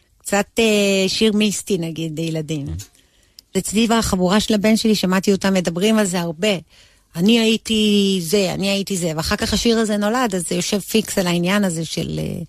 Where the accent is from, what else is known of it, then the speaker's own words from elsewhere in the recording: Eilat, Southern District, Israel; גדלתי באילת. גדלתי באילת. וגדלתי בים עם סבא דייג וצדפים.